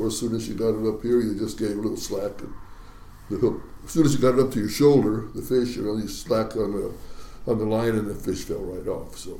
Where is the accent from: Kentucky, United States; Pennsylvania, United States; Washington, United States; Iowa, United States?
Washington, United States; Ballard; born there; Okay, I was born in Ballard, Washington. In 1934, and I was in the fishing industry probably from day one, since my father was already fishing